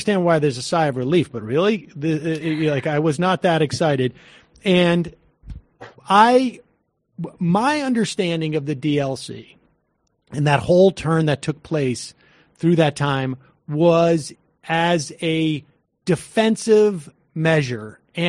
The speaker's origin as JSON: {"language": "English", "region": "Massachusetts", "country": "United States", "tie": "born or raised there", "said": "I I grew up in Massachusetts. I remember the Massachusetts miracle"}